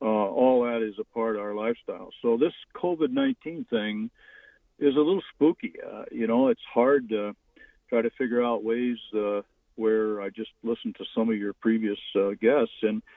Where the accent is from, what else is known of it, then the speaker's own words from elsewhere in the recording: California, United States; And it's just hard to describe a kid like I was from California, where we had lots and lots of people on every place that you normally would go.